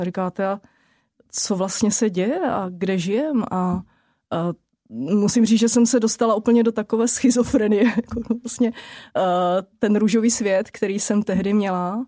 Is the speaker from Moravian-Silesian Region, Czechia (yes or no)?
yes; Opava, Moravian-Silesian Region, Czechia; já z Brna nepocházím. A, no, moje dětství bylo úžasné. V podstatě já pocházím z Opavy a tehdy se říkalo Bezručova Opava.